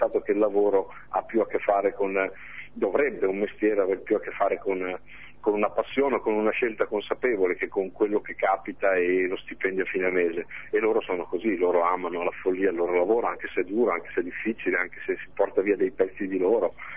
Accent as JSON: {"language": "Italian", "town": "Casola Valsenio", "region": "Emilia-Romagna", "country": "Italy", "tie": "born or raised there", "said": "sono cresciuto sotto la cava di gesso più a cielo aperto più grande d'Europa, che è nel mio paese, è a Casola."}